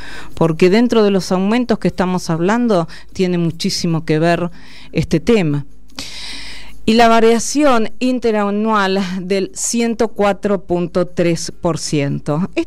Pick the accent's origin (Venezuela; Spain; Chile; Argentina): Argentina; Carlos Casares, Buenos Aires Province; born there; Vivo acá, nací en Carlos Casares, provincia de Buenos Aires.